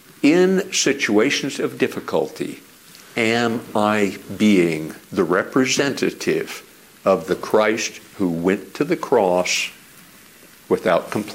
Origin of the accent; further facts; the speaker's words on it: Alaska, United States; I'm from Alaska. I grew up with a gun in my hands.